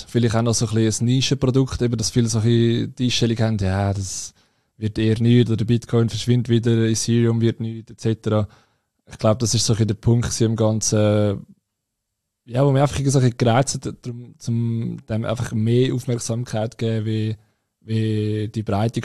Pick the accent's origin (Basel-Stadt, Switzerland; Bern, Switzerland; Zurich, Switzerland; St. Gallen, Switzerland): Zurich, Switzerland; ich komme aus dem Zürcher Unterland.